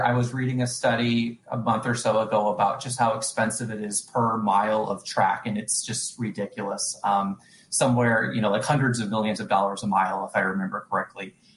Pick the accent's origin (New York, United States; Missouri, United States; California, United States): Missouri, United States; St. Louis; now in Indianapolis, United States; I'm not originally from Indiana. I grew up in the St. Louis area.